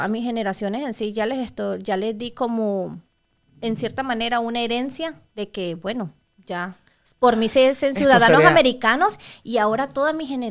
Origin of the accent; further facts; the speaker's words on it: El Salvador; ahorita como está en el país, en mi país, en El Salvador, la seguridad se siente.